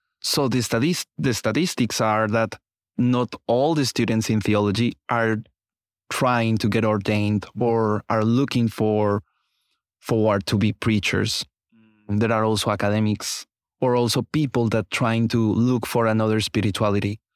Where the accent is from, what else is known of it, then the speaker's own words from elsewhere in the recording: Bogota, Bogotá Capital District, Colombia; English is a second language; now in Boston, United States; I am from Colombia, from Bogota. It is a beautiful city full of crowd noises. We don't have metro. We don't have the train.